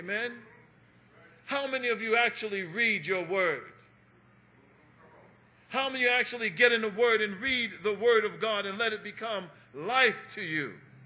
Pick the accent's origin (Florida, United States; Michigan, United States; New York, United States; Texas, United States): New York, United States; New York City; I grew up in that era. I grew up in New York City, in Harlem, and the Panthers were very, very present.